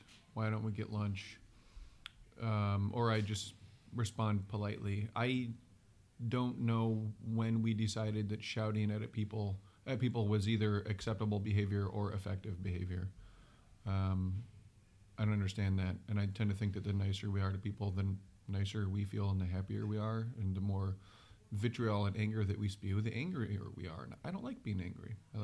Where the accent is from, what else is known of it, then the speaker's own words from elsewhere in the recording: Decorah, Iowa, United States; born and raised in Decorah.